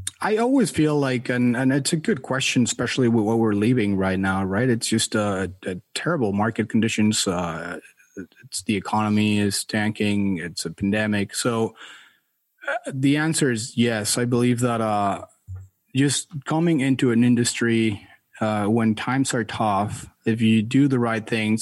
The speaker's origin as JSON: {"language": "English", "region": "Mexico City", "country": "Mexico", "moved": "as an adult", "lives_now": "United States", "said": "I'm originally from Mexico City, came to the U.S. to study B school."}